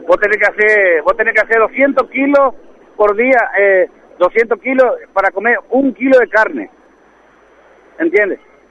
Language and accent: Spanish; Montecarlo, Misiones, Argentina; lo que vinimos de Misiones, de Monte Carlo Misiones, somos 50